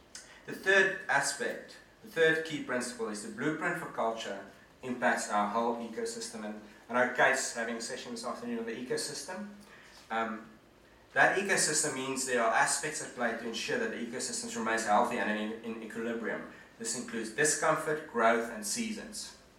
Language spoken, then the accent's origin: English; Namibia; accent: Dutch and German; also born or lived in South Africa; now in Australia; I grew up in Namibia, and a place called the Karoo in South Africa, which is like the outback, and so it's a very arid, dry land with hardy people that needs to survive.